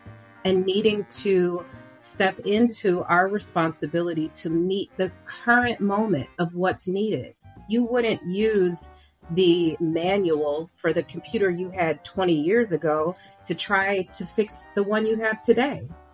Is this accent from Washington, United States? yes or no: no; Detroit, Michigan, United States; And I grew up in Detroit. At the time, it was America's largest Black city.